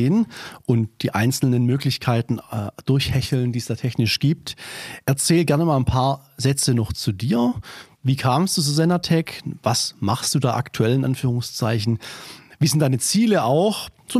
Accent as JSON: {"language": "German", "town": "Waiblingen", "region": "Baden-Württemberg", "country": "Germany", "tie": "born or raised there", "said": "Also ich bin im Flaschenereibetrieb hier in Waibling aufgewachsen."}